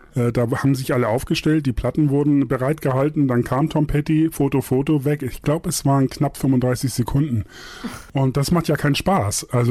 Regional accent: Buxtehude, Lower Saxony, Germany; also born or lived in Hamburg; Also Hamburg ist meine Heimat. Buxtehude komme ich her, ist auch meine Heimat.

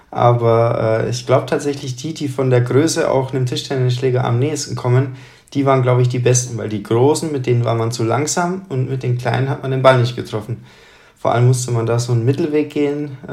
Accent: Bavaria, Germany; Ich bin in diesem Seelendorf geboren. Aufgewachsen bin ich tatsächlich in der Nachbarstadt von Zwiesel. Das ist Fichtach im Bayerischen Wald.

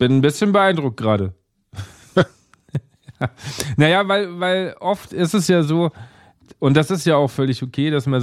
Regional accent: Bavaria, Germany; born there; now in Rhineland-Palatinate, Germany; also ich bin ja gebürtiger Bayer, ich wohne jetzt seit 5 Jahren in Rheinland-Pfalz.

